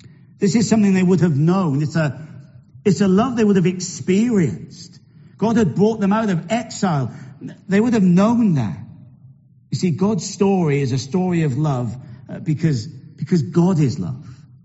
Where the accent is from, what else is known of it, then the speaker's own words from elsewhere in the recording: Wales, United Kingdom; moved away as an adult; But being Welsh, even though I haven't lived in Wales since 2001, being Welsh is something who I am, is something who I will always be, and I'm very proud to be a Welshman.